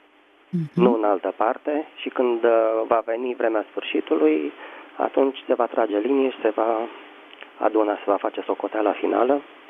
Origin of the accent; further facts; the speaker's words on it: Bucharest, Romania; din București.